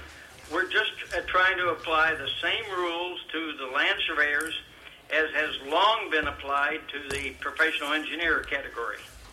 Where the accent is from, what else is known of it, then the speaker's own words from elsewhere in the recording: Fairbanks, Alaska, United States; Yes, I'm from Fairbanks.